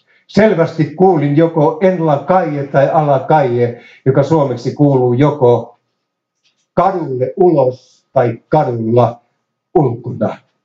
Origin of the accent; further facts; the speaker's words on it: Ylistaro, South Ostrobothnia, Finland; moved away as an adult; now in Turku, Finland; kun muutin aikanaan Turkuun 68 Etelä-Pohjanmaalta Ylistarosta